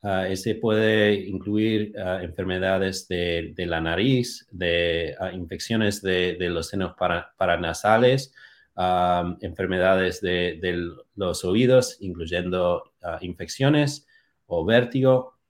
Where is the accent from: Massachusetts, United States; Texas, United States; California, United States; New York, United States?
Massachusetts, United States; Spanish is a second language; now in Kansas, United States; Soy originalmente de Massachusetts, de una familia argentina. Crecí en New England, en Nueva Inglaterra, y he estado en Kansas por los últimos 7 años.